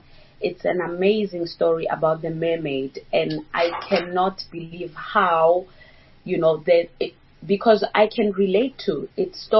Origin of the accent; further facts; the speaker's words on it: Lebowakgomo, Limpopo, South Africa; we come from Limpopo in Lebohomo. So a lot of things were not available.